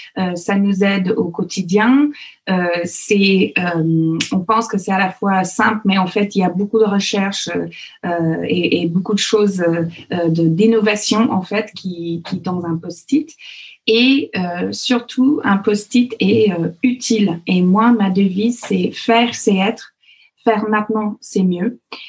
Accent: Alberta, Canada; ma région, là où j'ai grandi, qui s'appelle l'Alberta, ce qui est un peu le Texas du Canada, mais en 15 000 fois plus froid, c'est une région qui fait 2 fois la taille de la France.

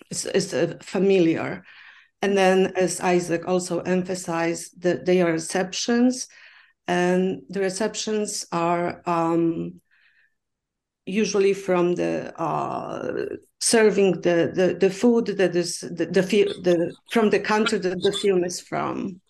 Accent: Poland; English is a second language; moved away as an adult; now in Pittsburgh, United States; That this year is my 17th year, but I came here from Poland as a visiting professor to teach language and film at the University of Pittsburgh.

